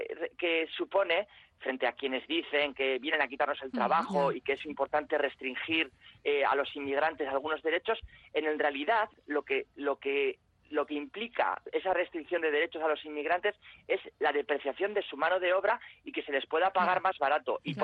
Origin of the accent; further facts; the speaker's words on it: Bilbao, Basque Country, Spain; como bilbaíno tenemos una larga tradición de relación con Inglaterra y con el Reino Unido